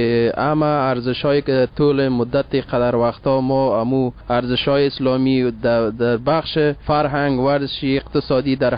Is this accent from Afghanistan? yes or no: yes; Sheberghan, Jowzjan, Afghanistan; از شهر شبرقان، ولایت جوزجان.